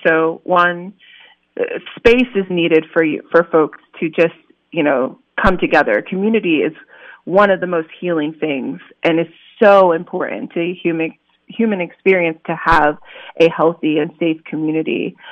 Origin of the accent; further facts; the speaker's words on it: Allentown, Pennsylvania, United States; I use she and they pronouns. I was born and raised in Allentown.